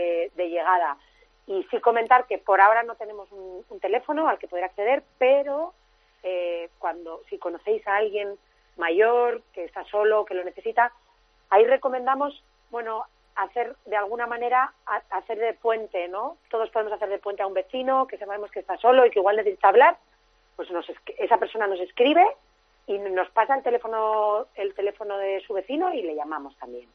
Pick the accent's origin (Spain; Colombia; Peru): Spain; Sí que los voluntarios somos todos españoles